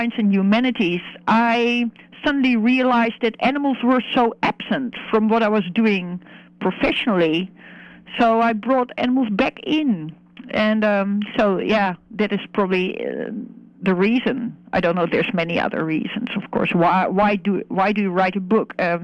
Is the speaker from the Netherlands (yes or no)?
yes; Netherlands; I'm originally from Holland.